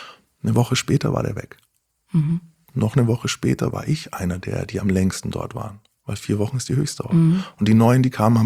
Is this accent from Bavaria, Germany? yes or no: yes; Nuremberg, Bavaria, Germany; Ich bin Nürnberger, war in Nürnberg.